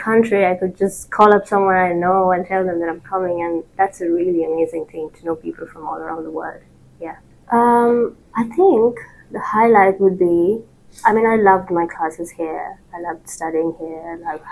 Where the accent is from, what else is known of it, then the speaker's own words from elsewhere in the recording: Sri Lanka; English is a second language; moved away as an adult; also born or lived in Japan; now in United Kingdom; So I'm originally from Sri Lanka. So I came here last year to do my master's. And before that, I was in Japan doing my undergraduate degree.